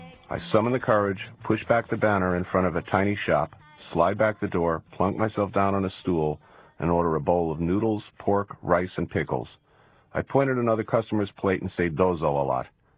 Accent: New York City, New York, United States; born there; Though I'm an American and a New Yorker by birth

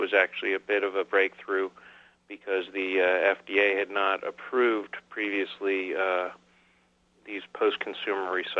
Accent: Austin, Texas, United States; at least in my hometown of Austin, Texas

